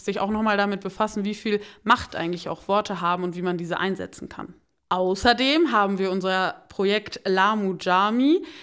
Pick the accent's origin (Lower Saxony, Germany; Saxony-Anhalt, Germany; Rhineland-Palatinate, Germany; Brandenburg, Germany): Lower Saxony, Germany; Werpeloh; bei mir in meinem Heimatort Werpelow